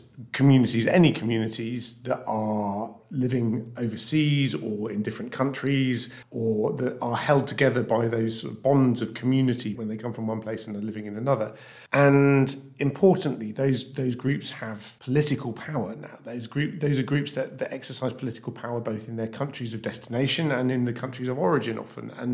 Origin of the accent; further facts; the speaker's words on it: South West England, United Kingdom; I grew up in Wiltshire. I see myself very much as a sort of Wiltshire boy, but I'm British as well. I can also be European, and I'm also, like, I have Scottish and Irish heritage